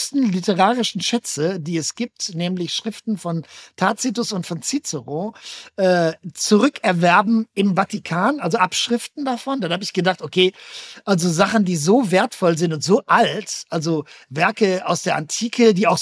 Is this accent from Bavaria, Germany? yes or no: no; Werl, North Rhine-Westphalia, Germany; meine Heimatstadt Werl